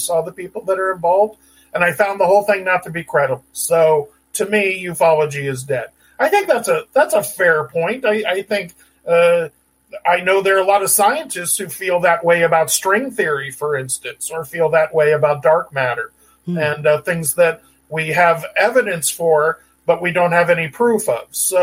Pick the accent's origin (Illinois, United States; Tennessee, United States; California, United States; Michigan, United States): California, United States; San Diego; For me, I grew up in San Diego. I grew up around military.